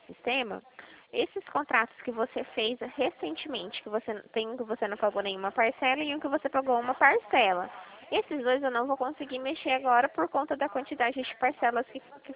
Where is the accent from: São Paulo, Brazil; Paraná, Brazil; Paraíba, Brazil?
São Paulo, Brazil; Eu sou do interior de São Paulo.